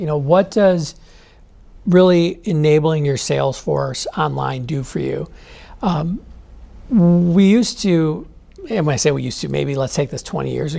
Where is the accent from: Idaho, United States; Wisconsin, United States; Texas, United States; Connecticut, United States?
Wisconsin, United States; Milwaukee; I grew up in Milwaukee, so that's a pretty big flex there.